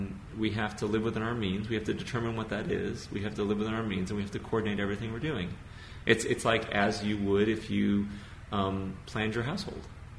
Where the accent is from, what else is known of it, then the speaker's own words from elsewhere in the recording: Hawaii, United States; I grew up in Hawaii in the 70s, 80s. I've seen it. Hawaii was not an easy place.